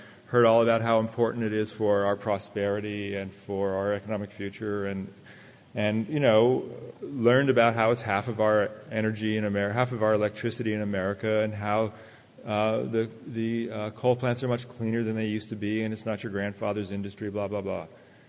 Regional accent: California, United States; I did not grow up in Appalachia. I grew up in California, in Silicon Valley.

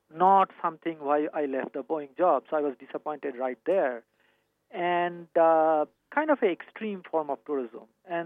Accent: Kolkata, West Bengal, India; English is a second language; This is way beyond me. I grew up in Calcutta.

